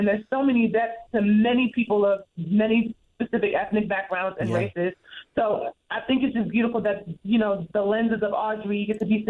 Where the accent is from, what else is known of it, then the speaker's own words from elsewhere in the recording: New Jersey, United States; I'm from North New Jersey, so I got the hood up in me.